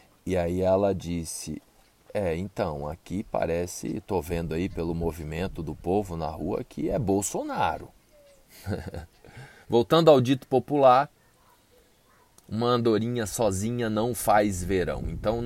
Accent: Minas Gerais, Brazil; born there; aqui eu estou morando na Serra da Mantiqueira, no sul de Minas. Nasci nas Minas Gerais, mas lá no nordeste de Minas, lá no Vale do Jequitinhonha, lá no chamado Vale da Fome

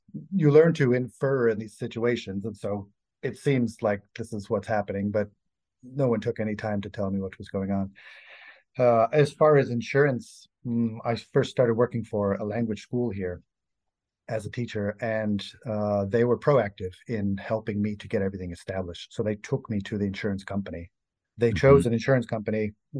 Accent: Boston, Massachusetts, United States; moved away as an adult; now in Bratislava, Slovakia; I'm from the United States, from Boston. Okay. I came to Bratislava about 8 years ago to join my beautiful wife.

